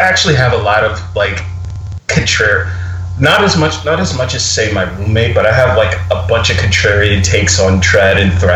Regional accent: Queens, New York, United States; also born or lived in Brooklyn / California; I was born in Brooklyn, and then I lived in Queens for most of my childhood, and then I moved out to California

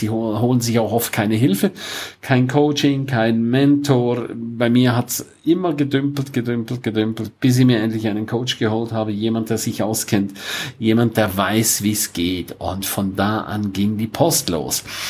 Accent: St. Moritz, Graubünden, Switzerland; 2 Tage lang Superhammer-Training in St. Moritz, in meiner Heimat.

